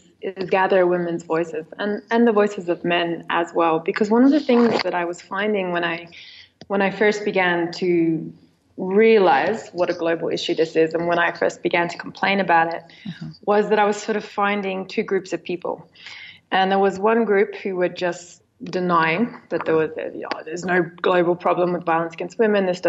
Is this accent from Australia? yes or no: yes; Perth, Western Australia, Australia; Well, yes, I grew up in Perth, Australia